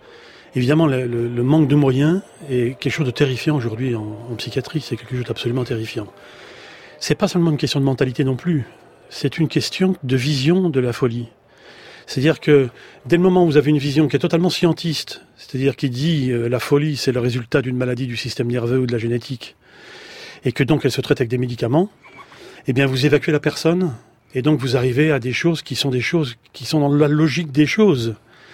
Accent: Le Havre, Normandy, France; la même chose chez moi au Havre

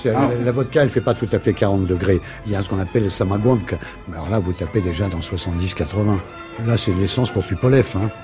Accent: France; born there; Moi je suis né en France, je suis la 13e génération

